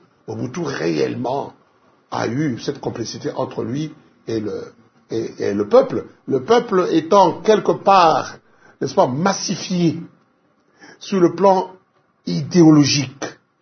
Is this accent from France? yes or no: no; DR Congo; je suis Congolais.